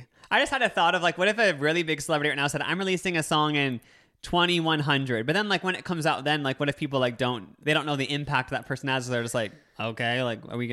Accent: Sevierville, Tennessee, United States; I was born and raised in … hometown. And she went to high school with my grandma.

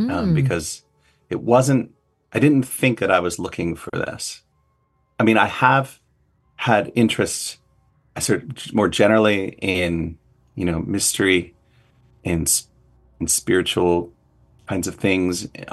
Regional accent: New Jersey, United States; now in Berkshires, United States; Well, I did grow up in the Northeast, but I'm from, well, sort of the North. I guess I grew up in New Jersey.

